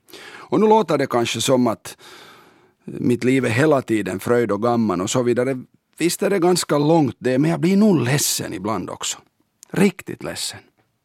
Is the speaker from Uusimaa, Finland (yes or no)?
yes; Karkkila, Uusimaa, Finland; born there; Själv föddes jag den 23/3/63 i Karkkila, Högfors. Trots namnet är i praktiken helt finskspråkig ort, där svenska egentligen hördes endast hos oss.